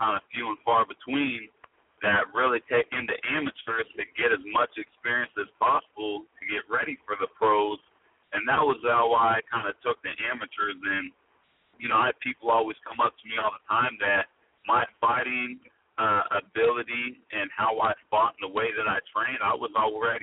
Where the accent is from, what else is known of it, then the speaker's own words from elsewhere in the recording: Sacramento, California, United States; Yeah, it is. I'm actually born and raised in Sacramento. This is where I've been my entire life.